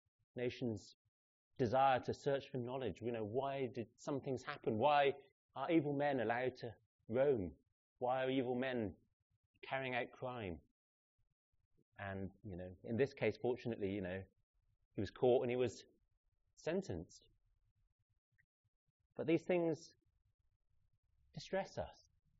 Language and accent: English; United Kingdom; So the UK is, you know, us as the British nation are more interested in the COVID vaccine than we are in Afghanistan.